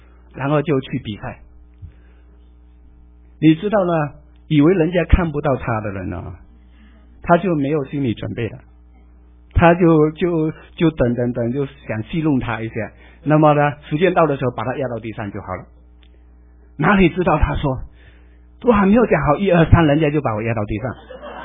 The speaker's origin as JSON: {"language": "Chinese", "country": "United States", "said": "他的 Wesley 跟我们美国人认识的这个 Wesley 不大一样"}